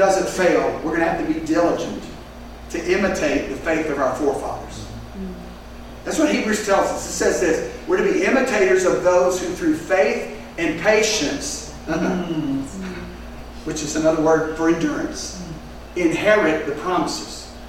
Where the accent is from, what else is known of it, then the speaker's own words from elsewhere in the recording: United States; I'm an American. I want it now, right?